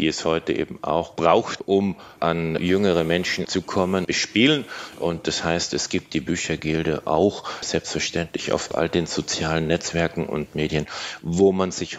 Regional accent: Augsburg, Bavaria, Germany; Ich bin Augsburger

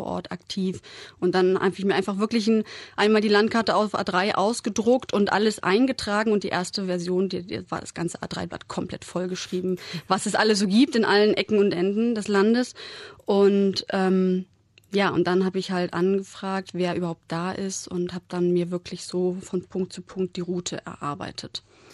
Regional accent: Leipzig, Saxony, Germany; Als gebürtige Leipzigerin kenne ich dann doch ein paar Straßennamen hier.

